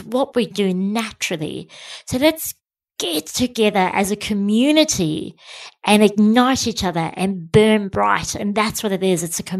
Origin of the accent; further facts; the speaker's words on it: South Africa; growing up in South Africa